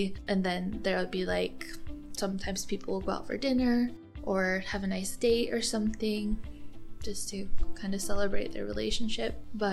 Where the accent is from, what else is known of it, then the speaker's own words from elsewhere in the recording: Michigan, United States; I'm from Michigan in the USA.